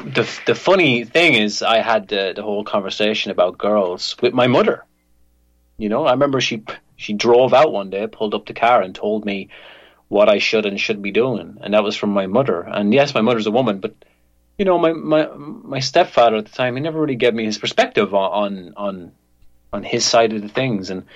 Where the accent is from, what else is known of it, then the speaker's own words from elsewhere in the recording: Ireland; As an Irishman, you know